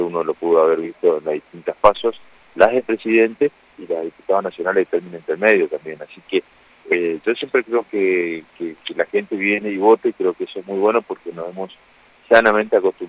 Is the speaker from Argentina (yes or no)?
yes; Argentina; como ciudadano argentino